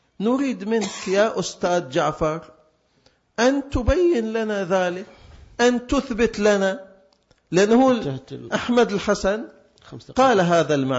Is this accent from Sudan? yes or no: no; Qatif, Eastern Province, Saudi Arabia; أنا ما أزعل، هذا صح، … وأنا من القطيف،